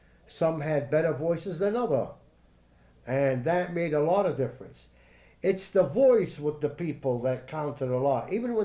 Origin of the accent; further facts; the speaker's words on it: United States; born there; Although I wasn't born in Lebanon, I'm an American, I was born here, but I learned it.